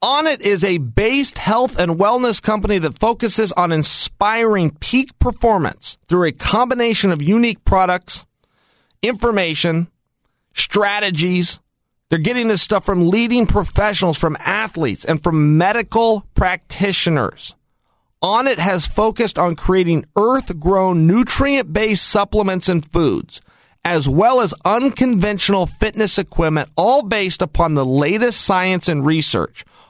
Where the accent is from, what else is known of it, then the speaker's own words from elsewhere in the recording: Oregon, United States; I'm from Oregon. We had the Oregon Ducks play in the national football game. He wanted to show his support to Oregon. Our colors out here are green and gold.